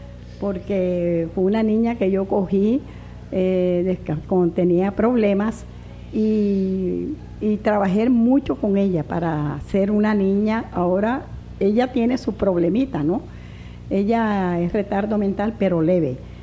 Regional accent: Sabanalarga, Atlántico, Colombia; yo me encontré con una amiga que es de Sabana Larga, yo soy de Sabana Larga

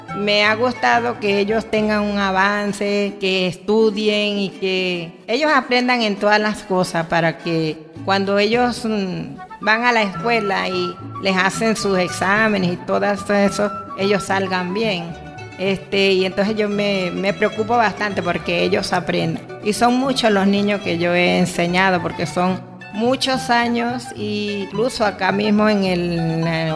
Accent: Quebrada Seca, Barinas, Venezuela; Barinitas el 1 de octubre del año 1956. Y mi pueblo, Quebrada Seca, aquí es donde yo me he criado toda la vida hasta el día de hoy.

